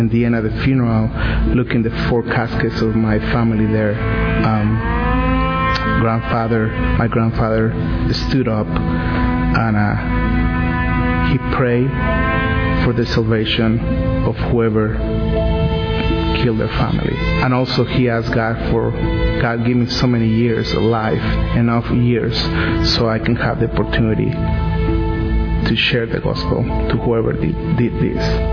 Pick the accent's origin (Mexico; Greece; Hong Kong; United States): Mexico; Mexico City; English is a second language; As you can hear, I have an accent. I'm from Mexico City.